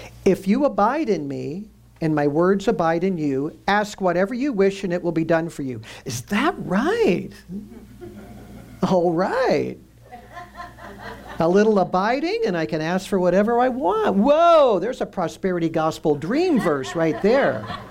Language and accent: English; Lafayette, Indiana, United States; I grew up in Lafayette, Indiana. It was named after him, so we know all about the Marquis.